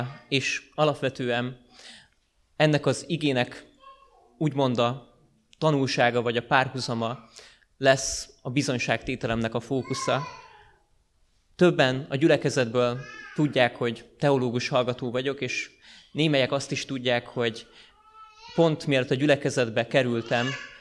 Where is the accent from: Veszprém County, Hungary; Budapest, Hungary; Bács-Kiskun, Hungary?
Veszprém County, Hungary; Pápa; Hazamentem a családomhoz Pápára, ahol nevelkedtem